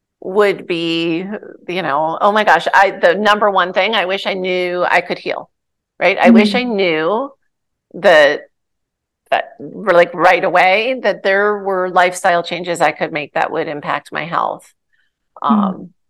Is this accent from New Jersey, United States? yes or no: yes; New Jersey, United States; I can't help, I'm from New Jersey, so I can't help it.